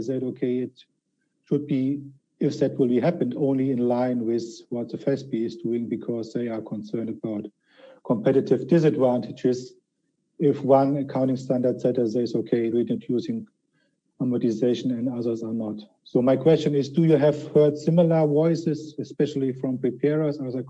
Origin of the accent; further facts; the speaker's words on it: Germany; English is a second language; at least in my home country in Germany